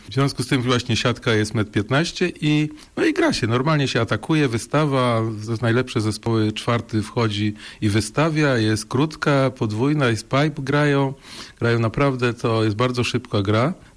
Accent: Bydgoszcz, Kuyavian-Pomeranian Voivodeship, Poland; patrzę z boku, bo jestem z Bydgoszczy

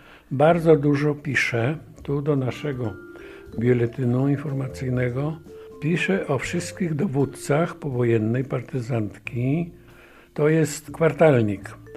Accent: Supraśl, Podlaskie Voivodeship, Poland; Ja pochodzę przede wszystkim z Supraśla. 12 kilometrów od Białegostoku.

